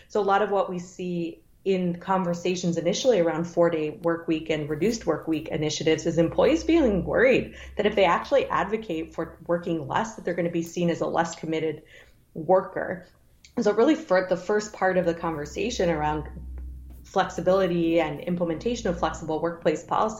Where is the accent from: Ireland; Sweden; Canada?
Canada; now in United States; I'm Canadian